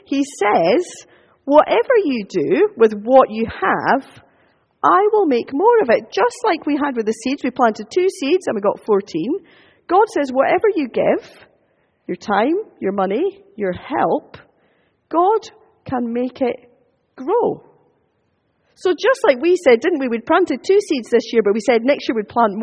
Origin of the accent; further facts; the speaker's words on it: Scotland, United Kingdom; It's okay, I'm allowed to say that. I am Scottish, okay?